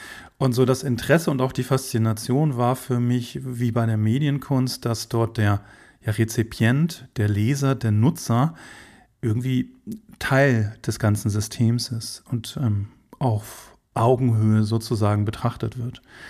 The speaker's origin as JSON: {"language": "German", "region": "Schleswig-Holstein", "country": "Germany", "tie": "born or raised there", "also_born_or_lived": "Berlin", "said": "bin ich in Schleswig-Holstein geboren, bin auch in Schleswig-Holstein aufgewachsen, habe dann meinen Zivildienst in Hamburg gemacht und habe dann den Schritt für ein Dorfkind, der dann doch ein großer gewesen ist, in die große Stadt nach Berlin gemacht."}